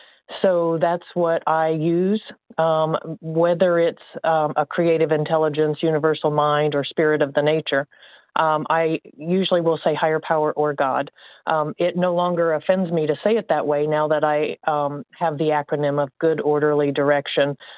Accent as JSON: {"language": "English", "region": "Indiana", "country": "United States", "said": "Good morning. This is … I'm from Indiana."}